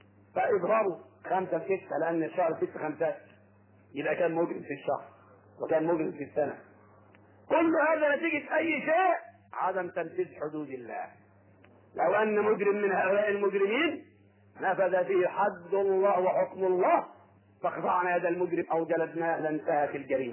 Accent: Sharqia Governorate, Egypt; في بلدتي منذ شهر قم حليم من القاهرة الشرقية

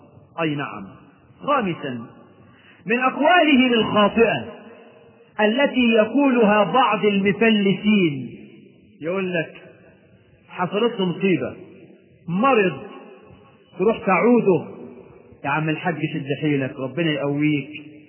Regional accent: Egypt; وانا مصري مش هندي ولا حاجة. انا من حوالي مصر.

